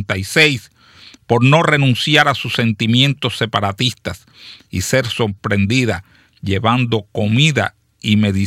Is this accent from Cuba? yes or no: yes; Cuba; Soy un cubano integral, cubano de las buenas y de las malas, de las verdes y las maduras